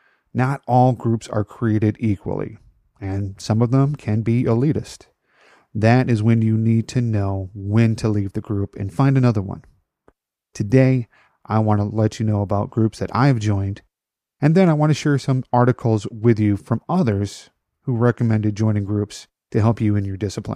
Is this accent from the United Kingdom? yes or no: no; Rockford, Illinois, United States; So, a few years later, I was back in my hometown of Rockford, Illinois